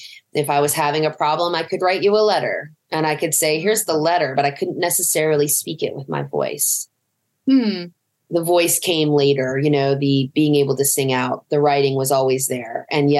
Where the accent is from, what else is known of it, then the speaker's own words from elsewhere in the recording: Appalachia, United States; because I come from the Appalachian Mountains and I grew up listening not just to bluegrass, but what we would call in my family, mountain music.